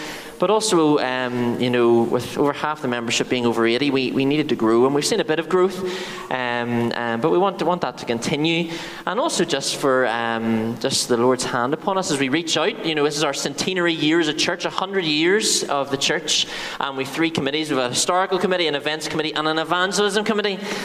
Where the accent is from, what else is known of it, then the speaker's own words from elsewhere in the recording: Lisburn, Northern Ireland, United Kingdom; I'm the pastor in Lisburn Baptist Church, and I grew up in Lisburn.